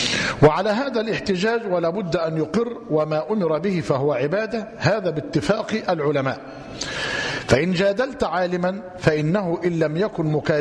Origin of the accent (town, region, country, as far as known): Egypt